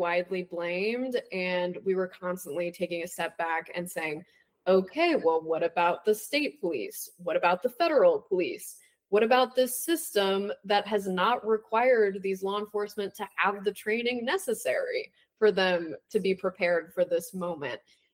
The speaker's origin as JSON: {"language": "English", "town": "Kansas City", "region": "Missouri", "country": "United States", "said": "And I'm also from Kansas City"}